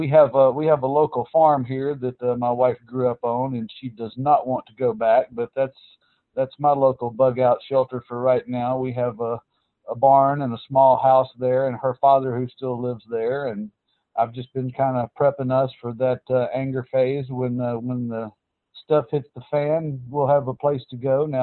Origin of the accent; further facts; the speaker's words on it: Memphis, Tennessee, United States; Well, I'm from Memphis, Tennessee, the surrounding area.